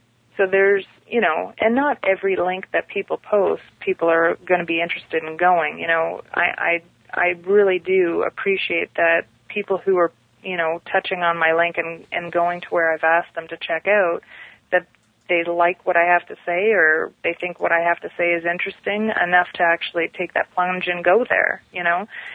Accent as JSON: {"language": "English", "country": "Canada", "said": "I know that I'm not alone being Canadian feeling this way."}